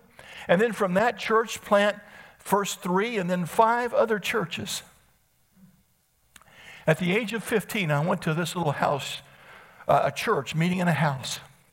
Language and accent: English; Elkins, West Virginia, United States; I said, well, I grew up in Elkins.